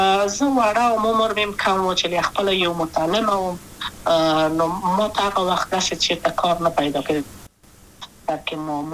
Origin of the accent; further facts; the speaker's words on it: Kabul, Afghanistan; also born or lived in Wardak; د کابل په تخته پل سیمه کې یم او لویا شویم کابل کې